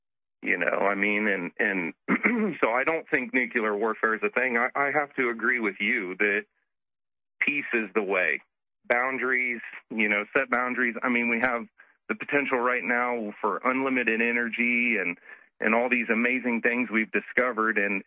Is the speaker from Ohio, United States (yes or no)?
yes; Ohio, United States; And I know right here in my home state of Ohio, Senate Bill 87 just recently passed the Senate